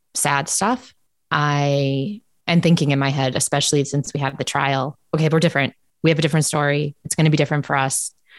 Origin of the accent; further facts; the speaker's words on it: United States; Also, that's probably just me, because I'm American. I seek it out.